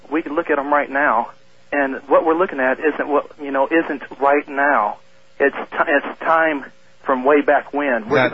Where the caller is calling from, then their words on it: Everett, Washington, United States; Everett, Washington.